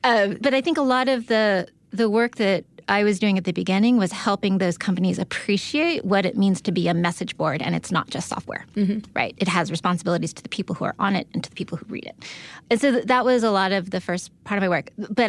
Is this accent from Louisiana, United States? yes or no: no; San Diego, California, United States; No, I'm from San Diego